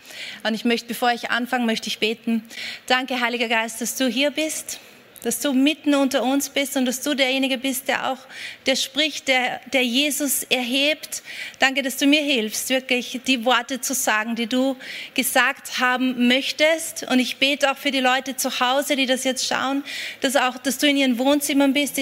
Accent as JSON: {"language": "German", "region": "Vienna", "country": "Austria", "tie": "born or raised there", "said": "Ich bin 1979 in Wien geboren. So, für die, die schnell rechnen, ich bin jetzt 43 Jahre alt. Und ich bin aufgewachsen in einer von diesen großen Siedlungen in Wien."}